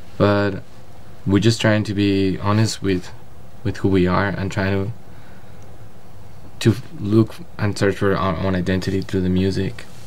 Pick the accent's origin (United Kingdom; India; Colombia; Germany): Colombia; Bogotá; English is a second language; now in New York, United States; I grew up in Bogota, in a city, and I'm from Colombia